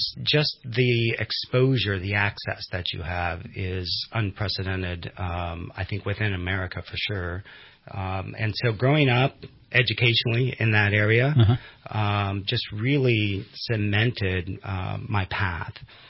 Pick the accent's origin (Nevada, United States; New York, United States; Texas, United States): Nevada, United States; Las Vegas; And I loved growing up in Las Vegas. It was an amazing town.